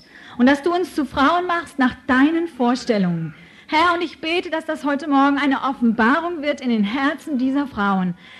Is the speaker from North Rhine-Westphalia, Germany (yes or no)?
no; Hamburg, Germany; born there; Ich bin Deutsche, ich bin in Hamburg geboren